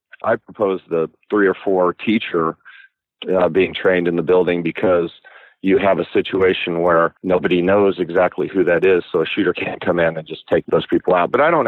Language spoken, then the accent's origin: English; Kansas, United States; I am from Kansas, but my district is relatively liberal, and they take a different tact on it.